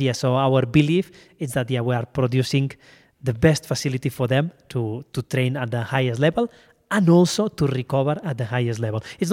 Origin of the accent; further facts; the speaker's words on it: Spain; now in Kenya; I am from Spain, but based in Kenya since 2015.